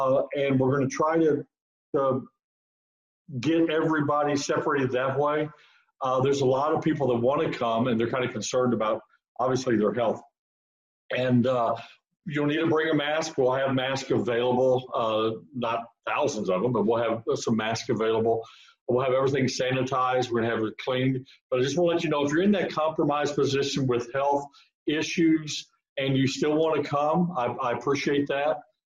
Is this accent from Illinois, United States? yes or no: yes; Illinois, United States; As if I know what a grit is. Okay, really. I'm from Illinois.